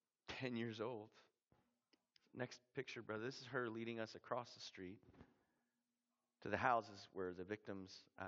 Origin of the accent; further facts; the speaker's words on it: Canada; I'm from Canada.